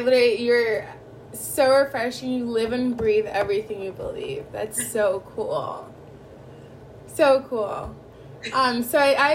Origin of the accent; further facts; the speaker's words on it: Lagos, Nigeria; There's such a rich diversity in Nigeria. I mean, I grew up in Lagos, so